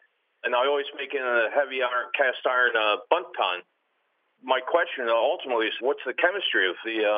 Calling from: Newtown Square, Pennsylvania, United States; from Newtown Square, Pennsylvania.

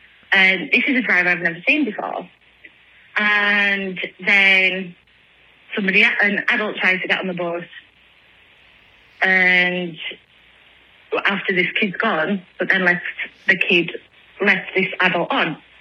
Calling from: England, United Kingdom; I'm calling from England. I'm not Becky, even though she's awesome.

